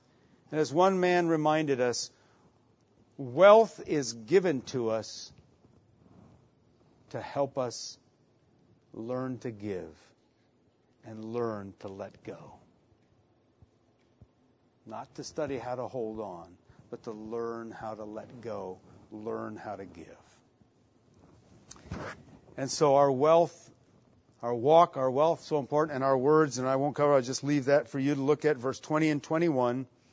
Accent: Italy; for us to have an experience of a Christian camp as we were kids growing up in Italy.

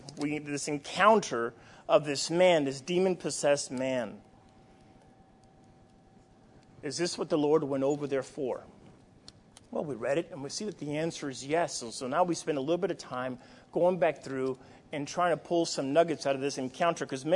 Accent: New York City, New York, United States; when I grew up in New York City, and I come from a household where there were not believers. And my parents are from Dominican Republic.

